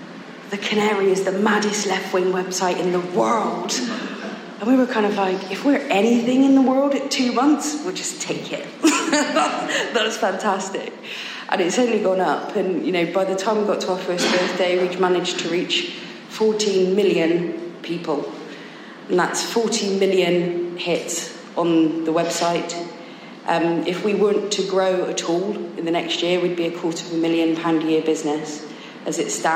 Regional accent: Bristol, South West England, United Kingdom; accent: Bristol; especially getting to speak in my hometown. As you can tell from my accent, I am a Bristol girl. I grew up in Kingswood, just down the road

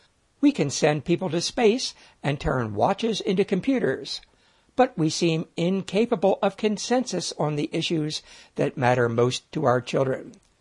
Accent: United States; As an American, what saddens me is also that our political system seems unable to rise to the challenges.

